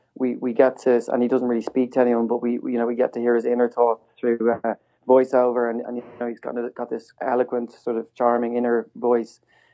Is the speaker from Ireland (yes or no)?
yes; Dublin, Leinster, Ireland; Yeah, I grew up in Dublin.